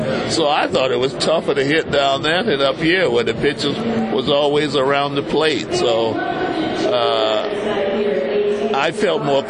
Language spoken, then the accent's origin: English; the South, United States; Yeah, well, you know, I grew up in the South, so I was used to it.